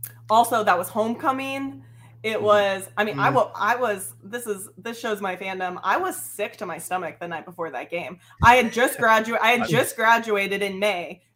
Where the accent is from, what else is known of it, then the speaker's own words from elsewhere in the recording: Omaha, Nebraska, United States; born there; So I'm actually, I was born in Omaha. My family's up there.